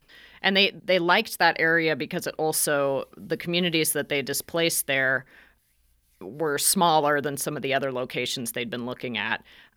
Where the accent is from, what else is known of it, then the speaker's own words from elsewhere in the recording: Spokane, Washington, United States; So it's not too far from where I grew up in Spokane, which is in eastern Washington.